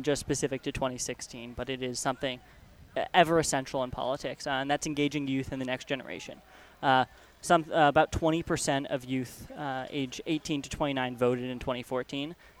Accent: New Jersey, United States; Yeah, I am originally from New Jersey. Now I go to school up in Vermont at Middlebury College.

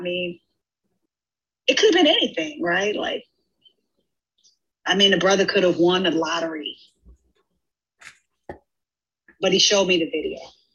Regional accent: Inglewood, California, United States; coming back to Los Angeles, my hometown of Inglewood, and seeing things burn to the ground.

